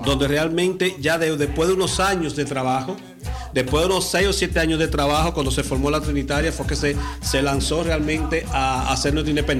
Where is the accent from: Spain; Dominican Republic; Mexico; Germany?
Dominican Republic; tener un propio patrimonio cultural, social y hasta económico como dominicano, que estamos expandidos en el mundo entero